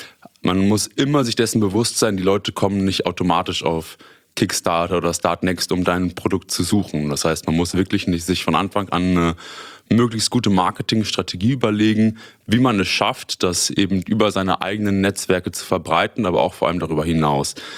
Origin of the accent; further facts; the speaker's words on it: Münster, North Rhine-Westphalia, Germany; ich bin 27 Jahre alt, komme gebürtig aus Münster, habe hier auch damals Abitur gemacht und bin dann nach meiner Schule nach Osnabrück für das Studium gegangen